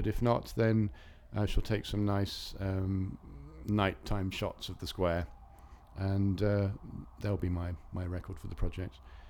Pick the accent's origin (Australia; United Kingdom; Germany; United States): United Kingdom; Nailsworth, South West England; I'm 51 and I'm from Nailsworth in Gloucestershire.